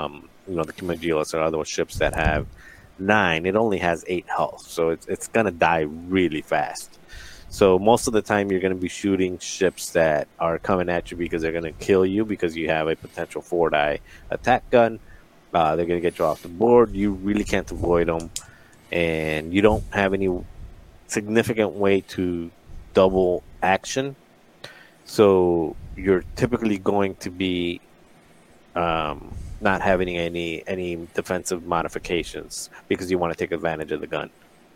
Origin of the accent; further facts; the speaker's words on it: Chicago, Illinois, United States; I am from Chicago, so I played with Dion at Pastimes.